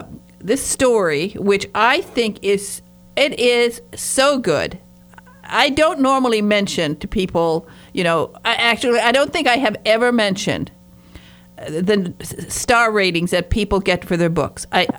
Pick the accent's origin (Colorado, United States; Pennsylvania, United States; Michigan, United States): Michigan, United States; And I'm Michigan. I'm a Michigander.